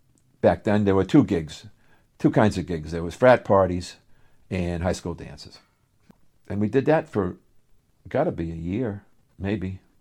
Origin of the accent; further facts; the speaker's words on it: Worcester, Massachusetts, United States; I'm from Worcester. My family didn't own a car.